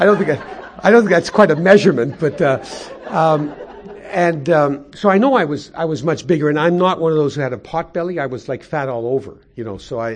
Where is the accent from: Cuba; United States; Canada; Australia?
Canada; Winnipeg, Manitoba; now in Toronto, Canada; he had moved away from my hometown of Winnipeg